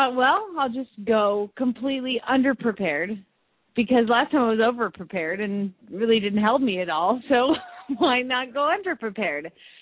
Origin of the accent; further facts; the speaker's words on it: Phoenix, Arizona, United States; from Phoenix, Arizona